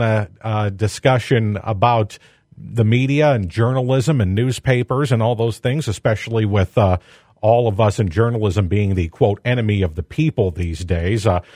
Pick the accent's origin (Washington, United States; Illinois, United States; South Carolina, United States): Illinois, United States; I'm from Henry County, so I vaguely remember that going on in Bureau County nearby.